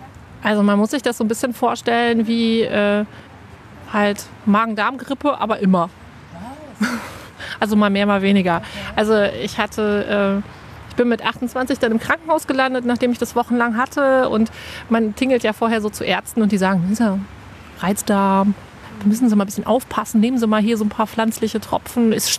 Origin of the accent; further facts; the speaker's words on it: Hannover, Lower Saxony, Germany; na, ich komme aus Hannover.